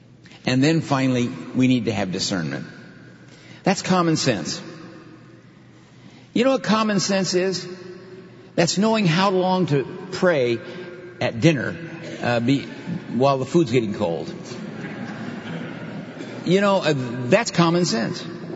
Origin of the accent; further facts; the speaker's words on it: Berkeley, California, United States; also born or lived in Seattle; now in Manila, Philippines; So we're both, you know, urban people. I'm from Berkeley and Seattle, and now I'm here in Manila